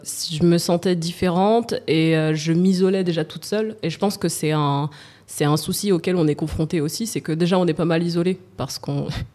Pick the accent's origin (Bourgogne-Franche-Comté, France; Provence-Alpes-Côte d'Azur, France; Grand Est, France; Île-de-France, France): Île-de-France, France; J'ai grandi dans le 94, je citerai pas le nom de ma ville, mais j'ai grandi dans le 94, le Val-de-Marne, donc c'est pas le coin le plus mal famé non plus, mais c'est, voilà, c'est la banlieue quoi.